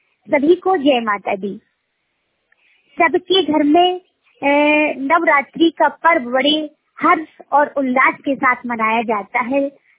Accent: Gwalior, Madhya Pradesh, India; जिला ग्वालियर की रहने वाली हूँ और ग्वालियर की रहने वाली हूँ।

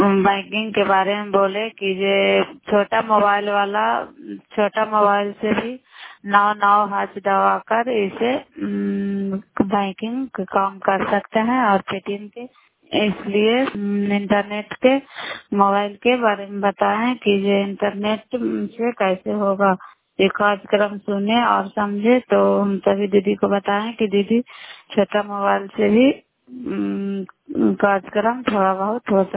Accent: Bairiganj, Bihar, India; नालंदा जिला कराय ब्लॉक मकरौता पंचायत ग्राम बैरीगंज की निवासी हूँ और कराय ब्लॉक की निवासी हूँ।

